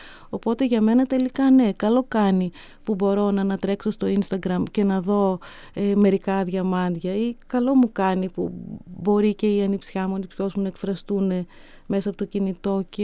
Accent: Thessaloniki, Central Macedonia, Greece; εγώ αλλιώς την ήθελα την πόλη μου, αλλιώς την με είχε μάθει.

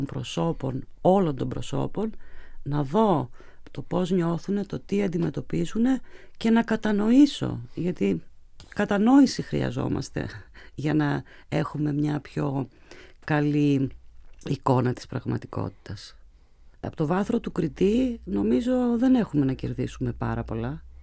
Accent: Meliti, Western Macedonia, Greece; παρότι κατάγομαι από τη Φλόρινα, από τη Μελίτη, μεγάλωσα εκεί, έχω βιώματα

